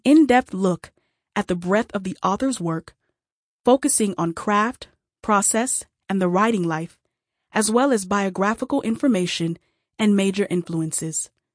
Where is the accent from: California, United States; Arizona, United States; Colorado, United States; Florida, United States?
Arizona, United States; Phoenix; I grew up in Phoenix, Arizona, mostly a long distance from branches of extended family up and down the East Coast.